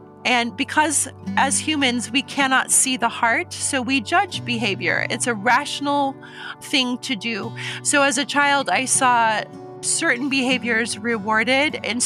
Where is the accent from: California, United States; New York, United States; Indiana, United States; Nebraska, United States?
Nebraska, United States; Omaha; I grew up in Omaha, Nebraska, and I was pretty much a free-range child.